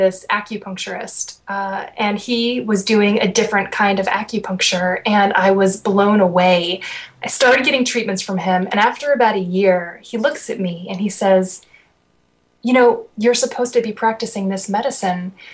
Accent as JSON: {"language": "English", "region": "Maryland", "country": "United States", "moved": "as an adult", "lives_now": "Seattle, United States", "said": "got in my car and drove to Seattle. I was from Maryland, and I was going to become an artist."}